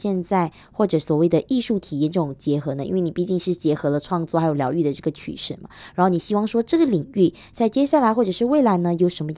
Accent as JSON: {"language": "Chinese", "town": "Kuching", "region": "Sarawak", "country": "Malaysia", "said": "我们古晋人啦，我们就说我们古晋人就好了"}